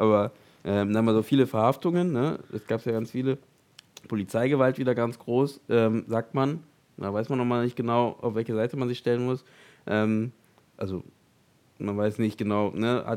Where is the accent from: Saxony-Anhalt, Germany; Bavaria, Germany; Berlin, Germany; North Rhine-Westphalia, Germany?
Berlin, Germany; Ich als Berliner. Weit weg von Hamburg.